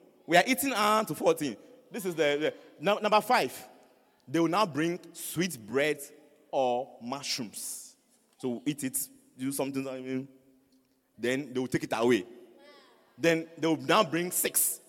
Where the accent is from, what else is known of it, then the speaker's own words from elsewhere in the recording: Kumasi, Ashanti, Ghana; So you see, me, I thought that we are from Kumasi. We eat fufu.